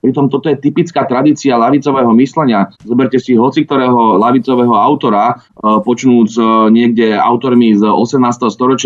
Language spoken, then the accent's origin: Slovak; Bratislava, Bratislava Region, Slovakia; vyrastal som v Petržalke, ktorá, ako máte pravdu, je dneska jedna z tých menej bezpečných štvrtí